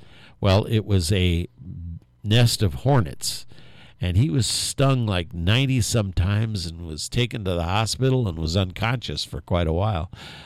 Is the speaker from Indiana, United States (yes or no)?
yes; Indiana, United States; Now, I was born on May 27th, and we lived in Indiana, so we followed the Indy 500 quite closely.